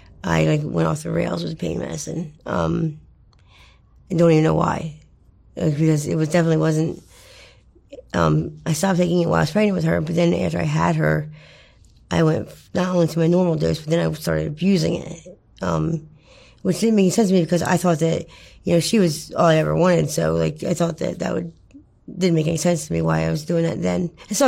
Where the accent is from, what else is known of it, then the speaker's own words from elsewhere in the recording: New Jersey, United States; I grew up in farmland, South Jersey.